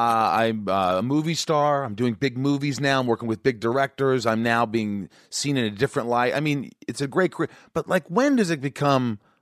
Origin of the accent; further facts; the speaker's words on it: Indiana, United States; you work at Alcoa, where I grew up in Indiana, at this plant, 50 hours a week.